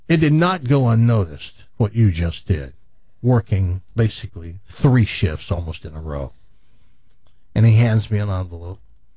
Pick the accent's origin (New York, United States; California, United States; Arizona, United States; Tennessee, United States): Tennessee, United States; I'm from Tennessee, but I knew Christmas wasn't their thing.